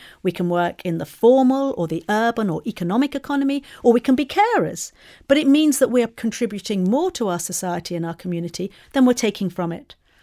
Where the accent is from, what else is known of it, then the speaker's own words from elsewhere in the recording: Malaysia; now in Singapore; one of the boys that I went to school with, who lives in my hometown back in Malaysia, he wanted to marry me. I didn't want to get married because I love my life in Singapore.